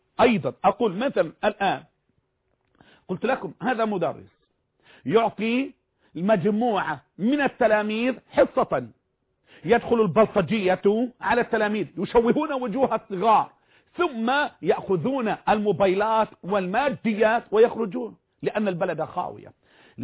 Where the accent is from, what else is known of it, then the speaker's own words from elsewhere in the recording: Mansoura, Dakahlia, Egypt; عندنا في المنصورة